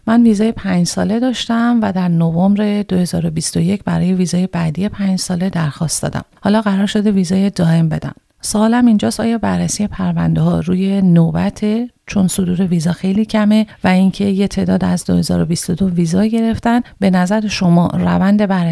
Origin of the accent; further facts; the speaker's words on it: Afghanistan; now in Pakistan; البته ما افغان هستیم و فعلا در پاکستان زندگی میکنم